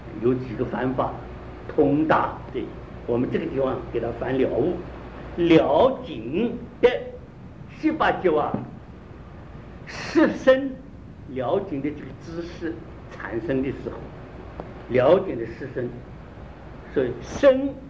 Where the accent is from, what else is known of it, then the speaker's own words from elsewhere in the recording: China; 所以我们中国人啊，我们中国人办事情糊涂啊